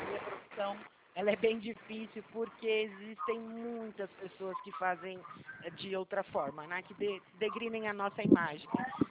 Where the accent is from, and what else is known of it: Sorocaba, São Paulo, Brazil